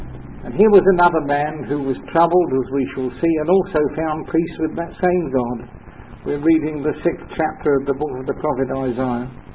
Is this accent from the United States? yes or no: no; England, United Kingdom; But it actually means, of course, that I'm an Englishman. And I'm in favour of keeping the English coinage.